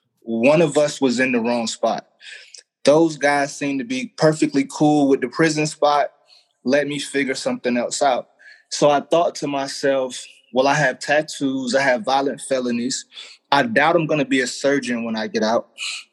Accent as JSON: {"language": "English", "town": "Raleigh", "region": "North Carolina", "country": "United States", "said": "So I'm from Raleigh, North Carolina."}